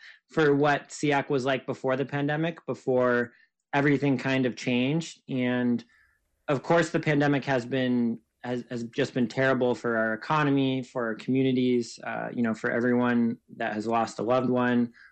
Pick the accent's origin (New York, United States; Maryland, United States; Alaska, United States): Alaska, United States; Ketchikan; born there; now in Sitka, United States; I was born in Ketchikan and live in Sitka, and had just moved to Juneau